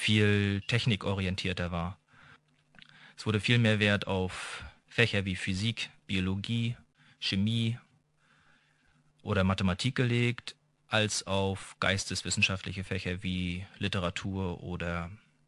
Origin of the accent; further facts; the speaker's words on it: Mecklenburg-Vorpommern, Germany; born there; now in Leipzig, Germany; In Deutschland wohne ich in Leipzig und geboren bin ich aber im Norden von Deutschland in der Nähe von Schwerin.